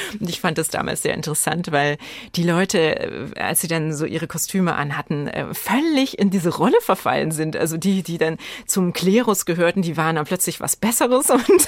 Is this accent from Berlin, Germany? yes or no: no; Simmern, Rhineland-Palatinate, Germany; Wir hatten damals in der Heimatstadt, wo ich aufgewachsen bin, in Simmern im Hunsrück, so ein Kino.